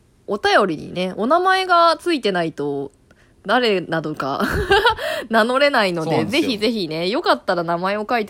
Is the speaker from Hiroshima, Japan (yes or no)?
yes; Hiroshima, Japan; accent: Hiroshima dialect; ありがとうございましたに広島弁が出るって何なんだろう